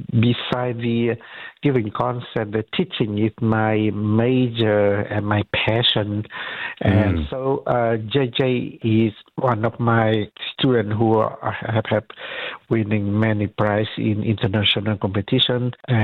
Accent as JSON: {"language": "English", "country": "Canada", "second_language": "English", "said": "So we are both Canadian."}